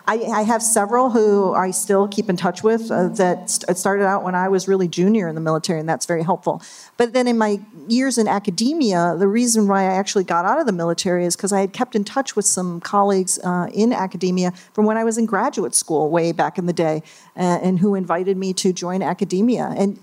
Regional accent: New York, United States; I'm from New York, so kind of a New York-y way of doing things.

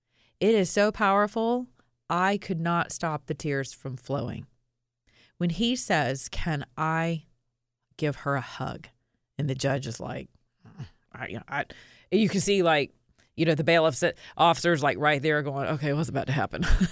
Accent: United States; as a Christian, as an American, as a patriot, as a conservative

